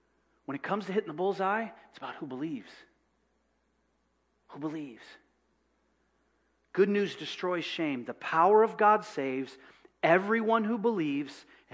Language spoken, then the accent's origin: English; Michigan, United States; well, I've been doing this since I was 2, because I'm from Michigan.